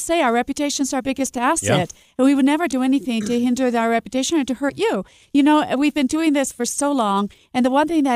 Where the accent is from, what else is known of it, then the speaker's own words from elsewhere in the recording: Peru; I'm from Peru, South America.